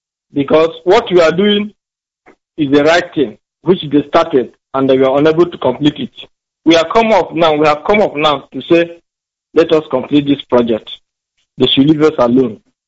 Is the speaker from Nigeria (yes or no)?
yes; Nigeria; now in London, United Kingdom; I'm from Mahena in Biafra land.